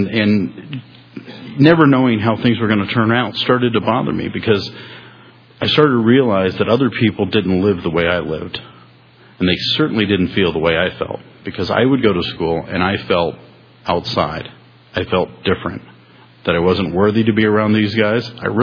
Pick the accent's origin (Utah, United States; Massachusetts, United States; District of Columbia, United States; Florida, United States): Florida, United States; Tampa; So I grew up here in the Tampa Bay area.